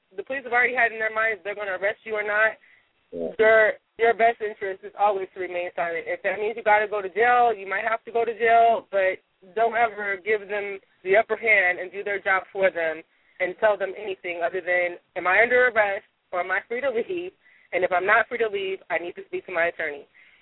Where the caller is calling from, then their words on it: Los Angeles, California, United States; I'm calling from Los Angeles.